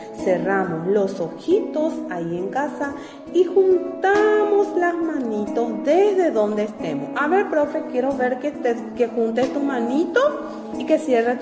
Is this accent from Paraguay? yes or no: yes; Paraguay; Nuestro Paraguay es hermoso, tiene muchísimas cosas lindas, profe, que tenemos que apreciar como paraguayos que somos.